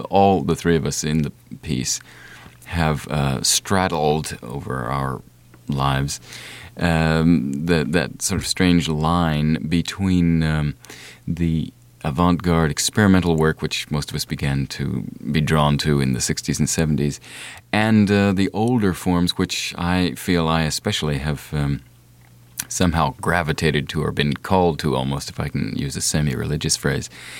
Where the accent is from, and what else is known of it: United States